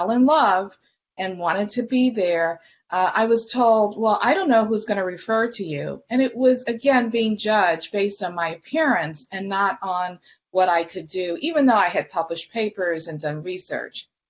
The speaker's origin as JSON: {"language": "English", "town": "New Orleans", "region": "Louisiana", "country": "United States", "tie": "born or raised there", "said": "growing up in New Orleans at the end of the Jim Crow period, remembering those times when I had to go to those crowded, segregated pediatric waiting rooms"}